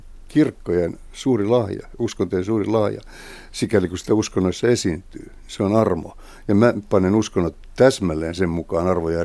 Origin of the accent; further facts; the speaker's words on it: Helsinki, Uusimaa, Finland; mä oon stadin kundi.